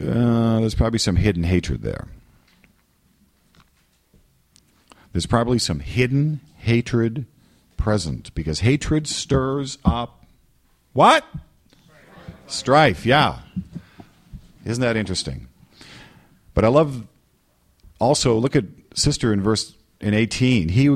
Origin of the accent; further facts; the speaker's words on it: New England, United States; And then I said, "I'm from New England."